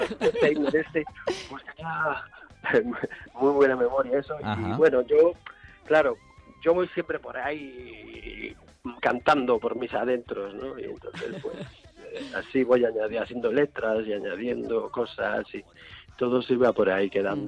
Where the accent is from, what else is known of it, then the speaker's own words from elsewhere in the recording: Vigo, Galicia, Spain; now in Madrid, Spain; yo soy de Vigo, soy aquí gallego, soy de costa toda mi vida.